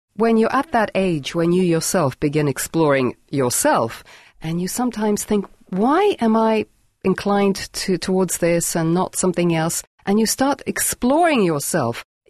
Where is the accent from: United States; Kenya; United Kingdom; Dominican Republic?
United Kingdom; England; born there; Because I was born in England. We lived in different countries because my father worked in different countries.